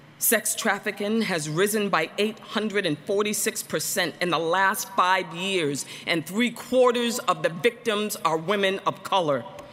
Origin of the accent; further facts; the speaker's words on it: Central Falls, Rhode Island, United States; You know, my testimony is one of poverty. You know, you heard I grew up in Central Falls, Rhode Island.